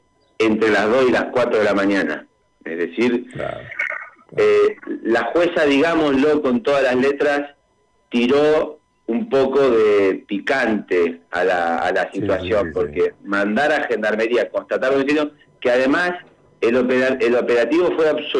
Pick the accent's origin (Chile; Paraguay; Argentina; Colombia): Argentina; Chos Malal, Neuquén; yo soy de Chosmalal